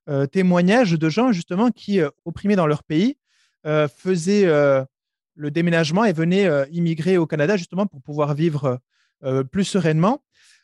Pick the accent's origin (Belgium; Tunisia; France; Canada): France; Alors, moi, je viens de France, comme je te le disais.